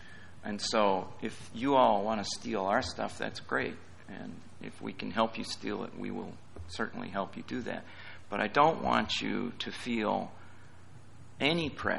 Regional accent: Ireland; I'm Irish.

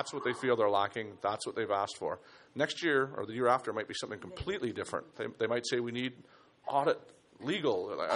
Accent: Canada; Well, I won't. I'm Canadian.

